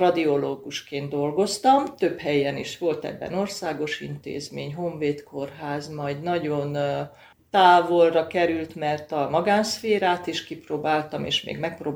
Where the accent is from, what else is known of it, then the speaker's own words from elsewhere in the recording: Budapest, Hungary; Gyakorlatilag 2 éves korom óta élek Budapesten, és 72 óta 11. kerületbe.